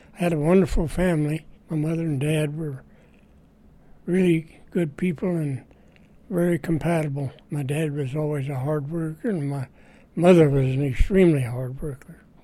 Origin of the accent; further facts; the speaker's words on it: Freeman, Missouri, United States; born there; I was born in Freeman, Missouri, south of Kansas City, not too far.